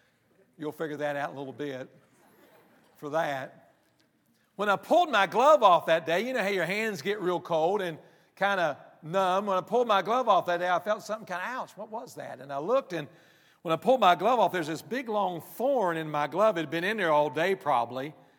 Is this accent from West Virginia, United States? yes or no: yes; West Virginia, United States; now in Tennessee, United States; I grew up in West Virginia. I live in Tennessee. I guess it's the only place you could move to and not have to learn a new language.